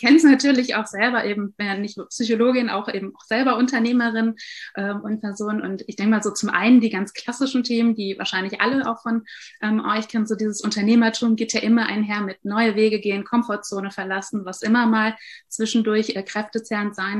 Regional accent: North Rhine-Westphalia, Germany; born there; Ich bin begeisterte Psychologin. Ich komme gebürtig auch aus dem Rheinland und hat es mich nach vielen Jahren wieder hier zurückverschlagen

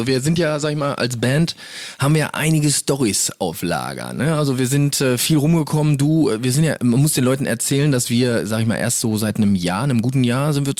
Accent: Castrop-Rauxel, North Rhine-Westphalia, Germany; Wir kommen hier aus Castrop-Rauxel. Das ist die schöne Stadt, in der wir wohnhaft sind.

